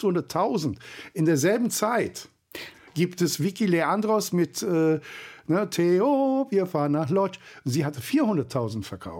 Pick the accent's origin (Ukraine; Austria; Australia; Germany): Australia; Sydney, New South Wales; Ich bin in Australien, in Sydney aufgewachsen, muss ich sagen. Nicht? Also ich habe wenig Zeit in meiner Jugend in der Türkei gehabt.